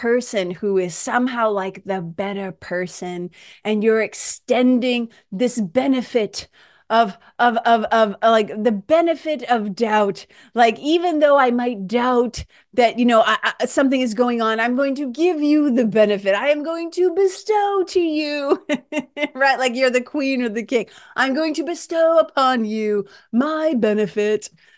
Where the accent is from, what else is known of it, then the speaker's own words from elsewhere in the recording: Lawrence, Massachusetts, United States; also born or lived in Boston; I'm a kid from Lawrence, Mass. I'm a kid from Boston, okay?